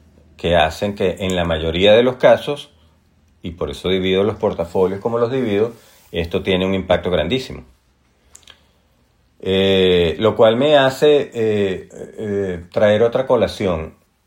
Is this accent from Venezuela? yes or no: yes; Venezuela; Yo soy de Venezuela y muchos de aquí son latinos